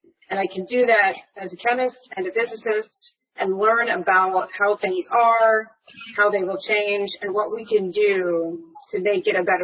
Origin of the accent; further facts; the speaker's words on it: Long Island, New York, United States; I grew up on Long Island in New York on the beach.